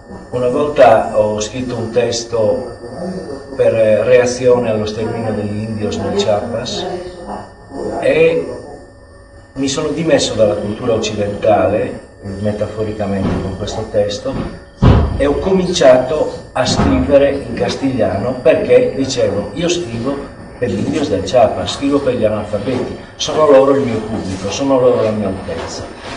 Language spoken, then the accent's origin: Italian; Sardinia, Italy; non è che io sono migliore perché sono sardo, mi è capitato di nascere lì.